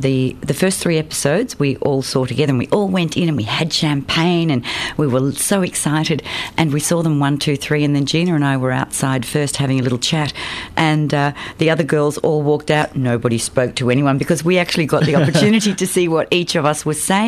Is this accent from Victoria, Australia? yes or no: yes; Melbourne, Victoria, Australia; I lived in Melbourne. I grew up in Melbourne. I went to MLC.